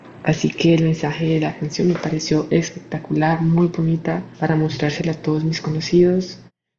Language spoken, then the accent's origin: Spanish; Panama; soy de Panamá